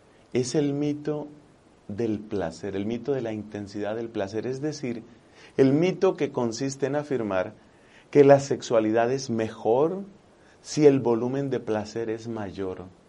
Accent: Colombia; en mi país, en Colombia

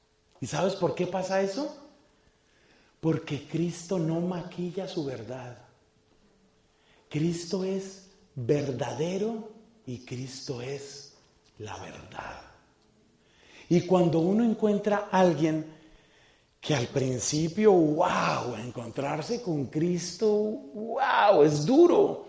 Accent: Colombia; now in United States; Esto no lo digo como colombiano, no.

